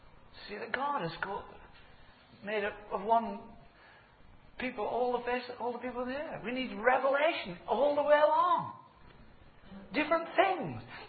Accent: Yorkshire and the Humber, United Kingdom; I thought, well, as a Yorkshireman to a Lancastrian, I thought

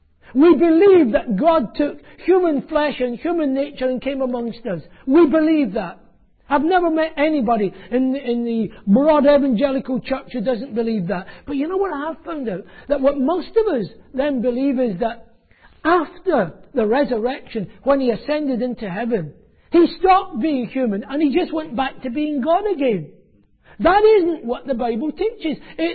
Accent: Scotland, United Kingdom; accent: Scottish; because you will have guessed that I'm Scottish. Get used to it.

